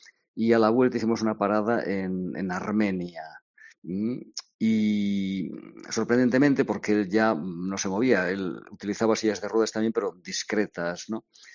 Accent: Galicia, Spain; soy gallego, pero gallego de verdad, de Galicia

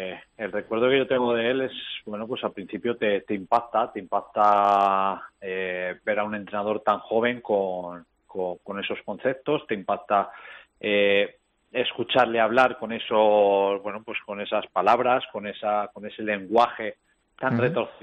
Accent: Ferrol, Galicia, Spain; now in Guijuelo, Spain; Desde que salí de allí de Ferrol, vine aquí con la idea de estar un par de años y bueno, pues se han convertido en 10.

